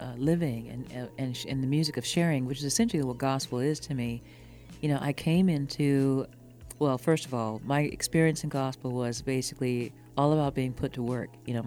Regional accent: Hahira, Georgia, United States; also born or lived in New York; now in North Carolina, United States; Well, I'm originally from Georgia, Jamal. Originally from Hayhira, Georgia.

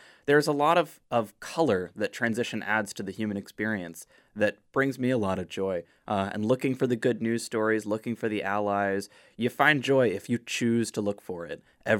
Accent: Connecticut, United States; born there; I was born a girl in Connecticut

